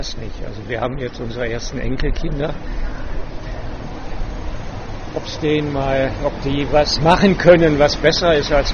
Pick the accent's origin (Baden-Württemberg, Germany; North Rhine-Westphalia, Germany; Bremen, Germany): North Rhine-Westphalia, Germany; Ich bin nicht hier aus dem Schwabenland. Also meine Frau und ich, wir kommen aus Nordrhein-Westfalen, beruflich hier hingekommen.